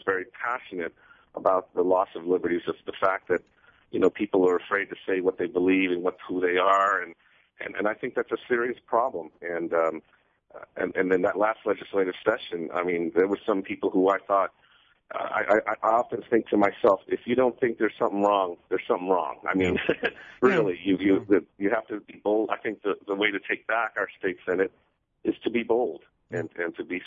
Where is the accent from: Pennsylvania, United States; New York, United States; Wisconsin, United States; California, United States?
California, United States; San Francisco; now in Colorado, United States; when I grew up in the Bay Area, San Francisco, and so sometimes people just laugh about that. They go, wow, you went through all that, and then you're here in Colorado the last 3 years.